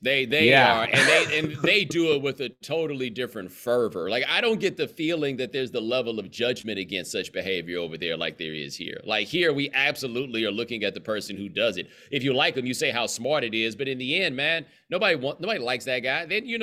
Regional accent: Houston, Texas, United States; also born or lived in Atlanta; Well, I grew up in Houston. I was born in Atlanta. I went to college in Atlanta. My parents have lived in Atlanta for the last 25 years.

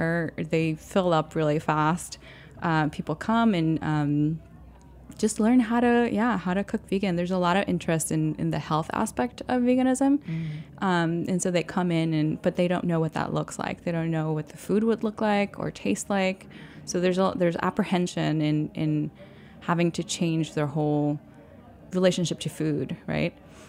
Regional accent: Puerto Rico; now in New York City, United States; So I'm from Puerto Rico, right? And I still have family there.

